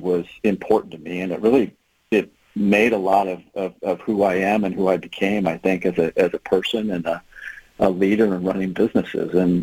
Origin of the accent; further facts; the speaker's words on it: Oregon, United States; I grew up in the Magic and Bird era. I mean, you think about basketball in Oregon in the late 70s and early 80s